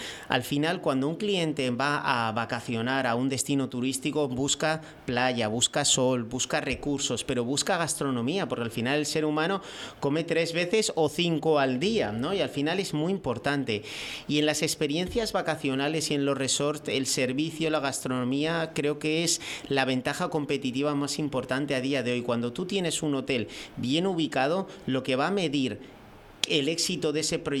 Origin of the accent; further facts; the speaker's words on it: San Sebastián, Basque Country, Spain; yo tengo 36 años y soy de Donostia, San Sebastián, el País Vasco, y bueno, es una gran capital gastronómica